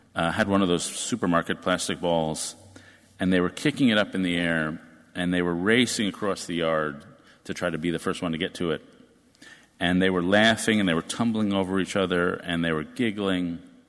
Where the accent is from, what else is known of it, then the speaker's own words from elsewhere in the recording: New York, United States; I moved to New York, my hometown.